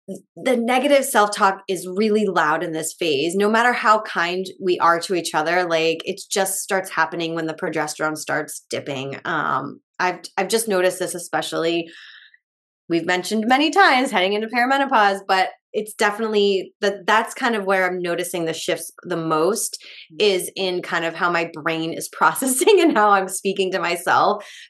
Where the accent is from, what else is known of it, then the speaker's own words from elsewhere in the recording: New England, United States; I grew up in New England.